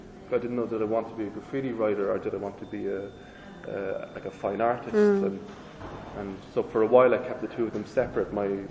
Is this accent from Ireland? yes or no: yes; Cork, Munster, Ireland; because I grew up in Ireland and there wasn't really a scene there. Well, there was a scene in Dublin, but I'm from Cork, which is a much smaller city, about 200,000 people